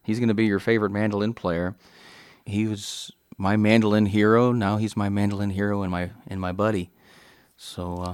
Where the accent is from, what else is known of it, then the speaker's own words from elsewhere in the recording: Rockford, Michigan, United States; I grew up in Rockford, Michigan, and shortly after high school, a friend of mine had shown me a bluegrass CD